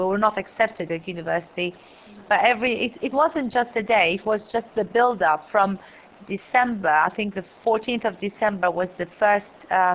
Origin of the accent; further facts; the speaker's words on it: Iraq; moved away; I was brought up in Iraq as an Iraqi, but deep down, we always knew we'd end up in Israel.